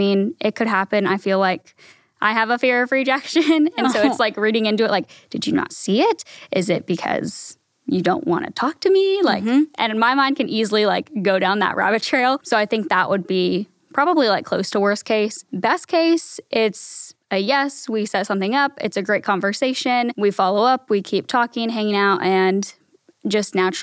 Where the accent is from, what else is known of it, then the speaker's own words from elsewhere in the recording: Kansas, United States; moved away as an adult; also born or lived in Texas; So I moved there from Kansas for college, and that was about 6 hours away from my hometown.